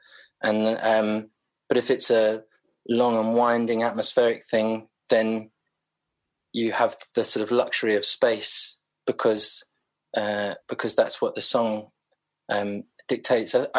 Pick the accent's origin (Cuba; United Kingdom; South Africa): United Kingdom; London; born there; I was born in South London, in Clapham, at St Thomas's, actually, which is Waterloo.